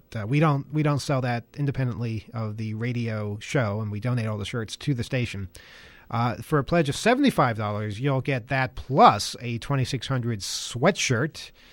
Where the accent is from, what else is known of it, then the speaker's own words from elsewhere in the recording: United States; I'm an American. I don't understand that.